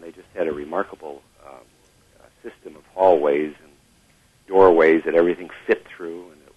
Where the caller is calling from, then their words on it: Joliet, Illinois, United States; From Joliet.